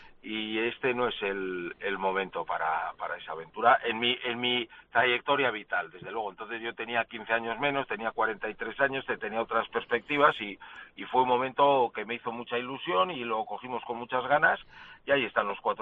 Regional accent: Bilbao, Basque Country, Spain; como bilbaíno

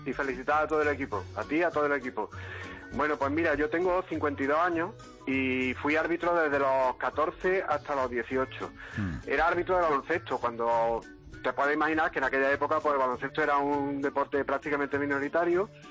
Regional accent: Córdoba, Andalusia, Spain; Yo soy de Córdoba

